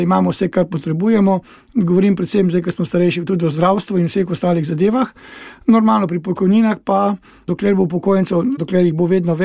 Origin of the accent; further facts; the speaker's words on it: Prekmurje, Slovenia; jaz sem iz Prekmurja, torej sem Prekmurc. Rojen sem v Prekmurju, odraščal sem v Prekmurju in Prekmurje je v Sloveniji neke vrste davčna oaza.